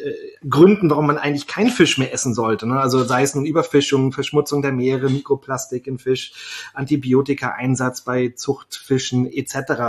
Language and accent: German; Berlin, Germany; ich bin ja selber Berliner